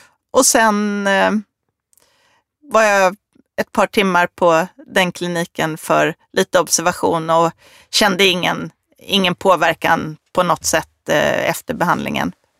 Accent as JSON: {"language": "Swedish", "country": "Sweden", "said": "Eftersom jag är svensk och lite lagom så tävlar jag bara mot mig själv."}